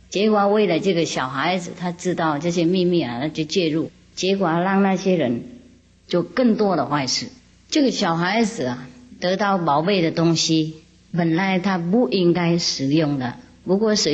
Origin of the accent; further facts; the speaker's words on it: China; 对对对对，我们中国人都变了不同的名字，托尔时代啊